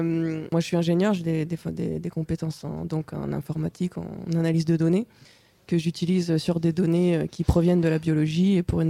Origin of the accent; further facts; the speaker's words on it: Cergy, Île-de-France, France; Région parisienne, enfin, j'ai grandi à Cergy, dans le Val d'Oise, le 9-5.